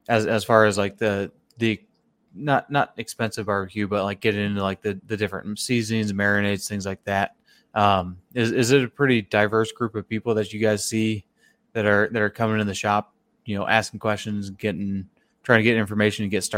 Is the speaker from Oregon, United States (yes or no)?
yes; Oregon, United States; also born or lived in Minnesota; When I was in Minnesota, tri-tip wasn't this thing. And I grew up in Oregon. I'm back here in Oregon now.